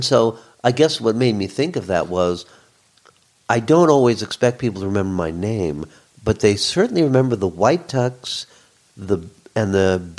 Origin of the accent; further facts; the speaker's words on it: Los Angeles, California, United States; I'd say, oh, I'm from Los Angeles.